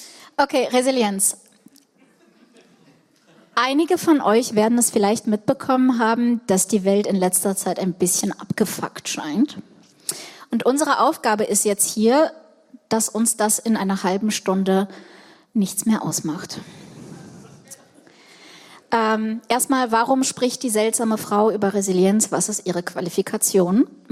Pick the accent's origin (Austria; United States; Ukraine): Ukraine; Und ich komme aus der Ukraine.